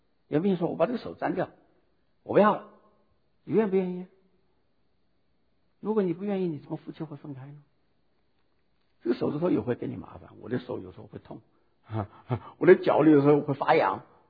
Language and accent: Chinese; China; 我们中国人讲骨肉是儿女